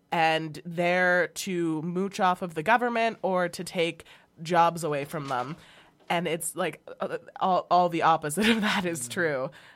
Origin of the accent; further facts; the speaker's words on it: Canada; I have a lot of habits that are horrible because I was raised in Canada with a white family and I never experienced racism, really.